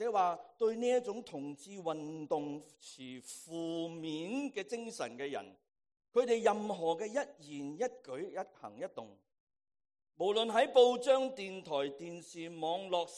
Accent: Hong Kong; now in United States; 我们很多人来自香港，我们的原居地的香港

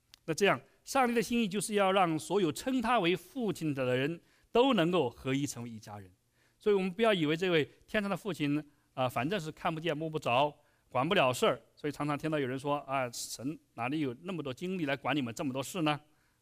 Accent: China; 我们中国人常常说我们两个本家是五百年前是一家

